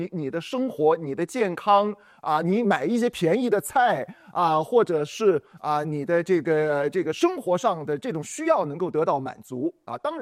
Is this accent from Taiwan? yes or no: no; China; 那所以我们这个我们中国人也特别有意思哈，你看在我们华人的文化跟语言当中